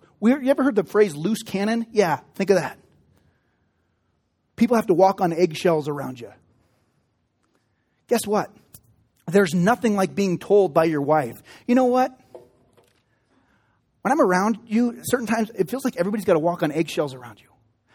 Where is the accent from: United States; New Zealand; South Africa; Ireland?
Ireland; I'm Irish. That's just how we are.